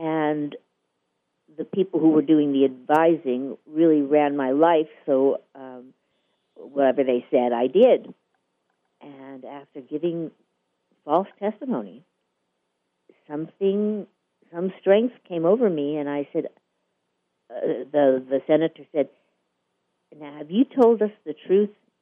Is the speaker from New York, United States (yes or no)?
yes; New York, United States; I'm originally from New York.